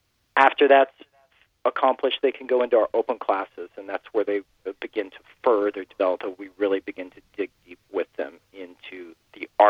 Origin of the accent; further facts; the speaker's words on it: Columbus, Ohio, United States; I grew up in Columbus, Ohio, or anything anyone around me was doing.